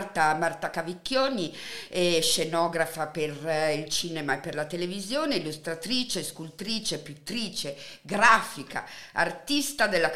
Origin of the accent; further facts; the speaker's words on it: Apulia, Italy; born there; accent: Apulian dialect; Sono nata in Puglia e sono sempre disponibile, lo dico qui ufficialmente in radio, a dare corsi di schwa, perché nel dialetto pugliese la schwa esiste.